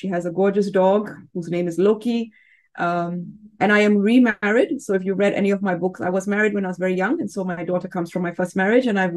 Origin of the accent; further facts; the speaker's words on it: Singapore; So I was born here in Singapore, so I'm actually dialing in from Singapore. I was born here, which many people find surprising. Of course, I have Indian parents